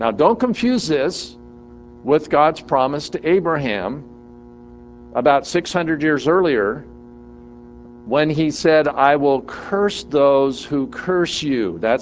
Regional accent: California, United States; I'm a Californian, but I'm also an American. I'm an American living in California.

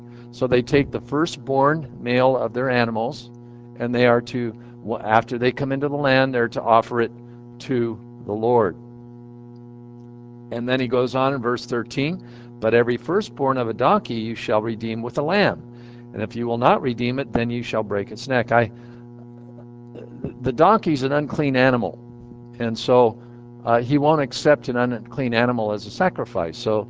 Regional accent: United States; What upsets me about it is that I'm an American.

